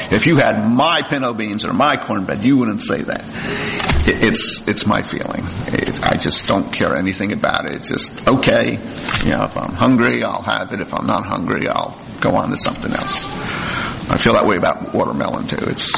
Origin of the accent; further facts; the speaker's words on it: New Jersey, United States; I guess I grew up in New Jersey, so it was no big deal.